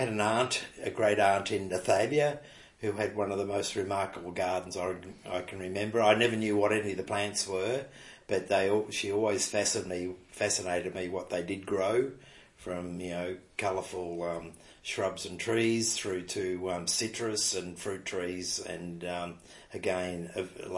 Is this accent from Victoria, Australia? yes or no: yes; Wyuna, Victoria, Australia; also born or lived in Melbourne; I was born in Melbourne, but I grew up on a dairy farm in northern Victoria in the Goulburn Valley, a place called Wyuna.